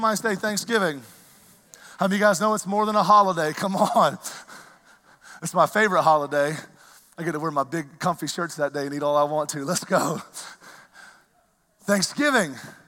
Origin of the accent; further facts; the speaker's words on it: the South, United States; I barely speak English, so I grew up in the South. So I barely speak it correctly.